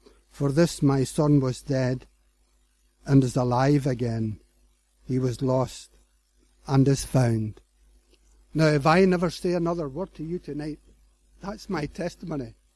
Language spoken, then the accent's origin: English; Hamilton, Scotland, United Kingdom; born there; I was born in Scotland, in a place called Hamilton, and a little place called Whitehill.